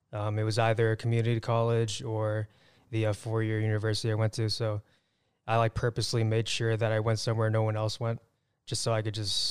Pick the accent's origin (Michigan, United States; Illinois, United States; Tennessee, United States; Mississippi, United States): Tennessee, United States; Waynesboro; Yeah, so I'm from Waynesboro, Tennessee, tiny town, 2,000 people.